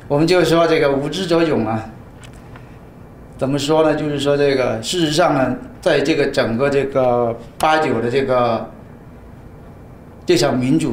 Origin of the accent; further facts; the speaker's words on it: Guangdong, China; accent: Cantonese; Chinese is a second language; 我都有一些口音，因为我是广东话啊